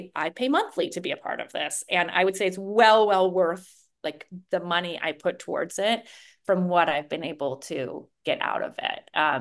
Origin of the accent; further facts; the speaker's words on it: Los Angeles, California, United States; now in Atlanta, United States; So I'm from Los Angeles, but I live in Atlanta. And Atlanta is now home for many, many years.